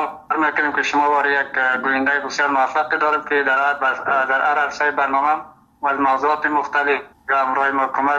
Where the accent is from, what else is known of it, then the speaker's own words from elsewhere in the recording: Afghanistan; first language Uzbek; Persian is a second language; حال زبانی مادری ما که است ازبکی است و زبان داری هم دیگه یک 80% دیگه تسلط داریم